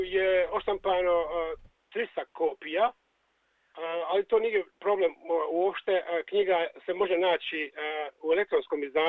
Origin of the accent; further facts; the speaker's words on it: Bosnia & Herzegovina; pripremili smo slide show nekih sjećanja na moj zavičaj, na logor i na samu izgled ćelije. Tako da ćemo imati jednu prezentaciju kratkih dijelova iz mog života u bivšoj Jugoslaviji, današnjoj Bosni i Hercegovini